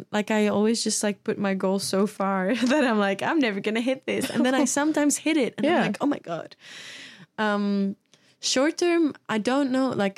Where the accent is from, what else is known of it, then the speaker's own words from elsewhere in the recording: Belgium; moved away as an adult; now in Australia; hey, I'm from Belgium, but I moved to Australia.